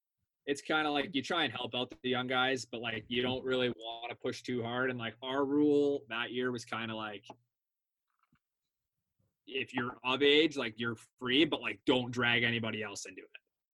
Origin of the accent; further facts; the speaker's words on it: Windsor, Ontario, Canada; just because I'm from Windsor and I worked out here